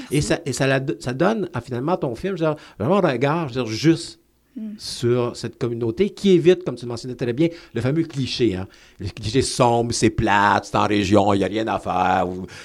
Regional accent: Quebec, Canada; qui fait partie, finalement, de notre ADN là, en tant que Québécois.

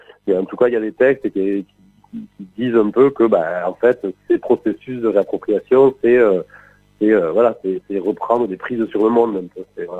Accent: Toulouse, Occitanie, France; je suis toulousain et j'ai quitté ma campagne pour vivre à la ville

